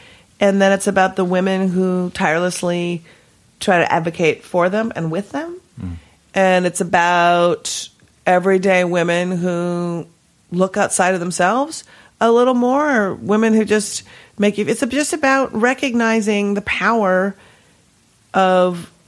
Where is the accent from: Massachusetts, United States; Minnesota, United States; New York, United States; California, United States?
Minnesota, United States; I was born and raised in Minnesota. My father is 100% Swedish. His parents came from Lund.